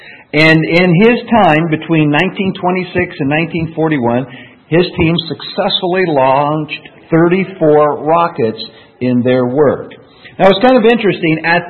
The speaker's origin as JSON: {"language": "English", "town": "Rochester", "region": "Minnesota", "country": "United States", "tie": "born or raised there", "said": "I can remember when this first happened, growing up in Rochester, Minnesota."}